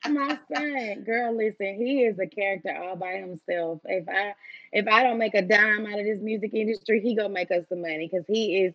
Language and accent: English; Houston, Texas, United States; New York had my back first, which is crazy because I'm from Houston.